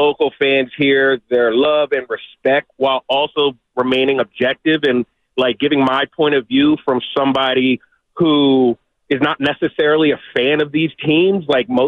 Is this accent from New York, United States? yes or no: no; California, United States; Like, hey, I'm from the Bay Area. We love our teams.